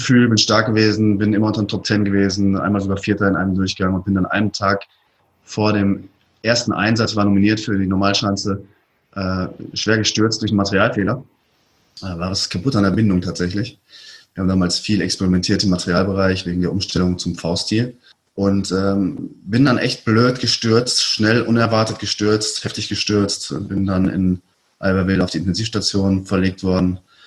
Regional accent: North Rhine-Westphalia, Germany; Ich war früher als Kind, Jugendlicher, bin ich aus dem Sauerland gekommen und Skispringer geworden. Etwas ungewöhnlich für diese Gegend.

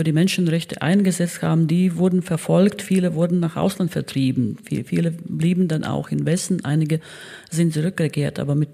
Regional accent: Valmiera, Vidzeme, Latvia; Aber ich komme nicht aus Riga, ich komme aus Valmiera, eine kleinere Stadt im Norden von Lettland

